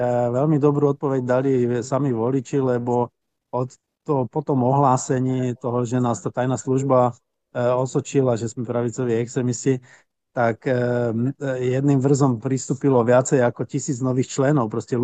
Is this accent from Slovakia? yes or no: no; Munich, Bavaria, Germany; Slovak is a second language; Ja som jediným europoslancom z Mníchova, mimochodom nemeckým, hej.